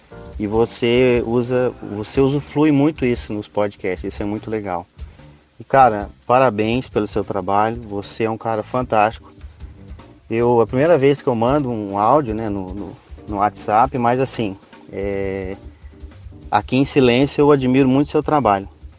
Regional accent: Campinas, São Paulo, Brazil; sou de Campinas, trabalho com móveis

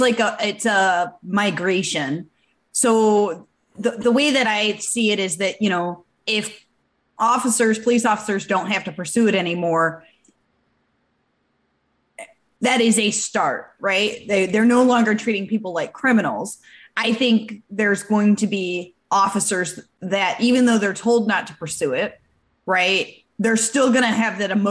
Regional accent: Michigan, United States; I'm from Michigan. I was in Michigan in 2008 when medical passed.

